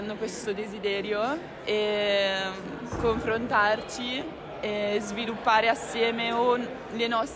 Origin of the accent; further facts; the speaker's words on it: Milan, Lombardy, Italy; vengo da Milano